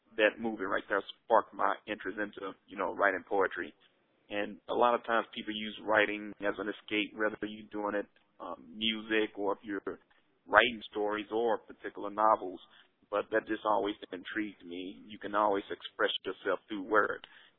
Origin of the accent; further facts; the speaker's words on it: Memphis, Tennessee, United States; now in Charlotte, United States; I'm originally from the Memphis, Tennessee area. I now reside in Charlotte, North Carolina.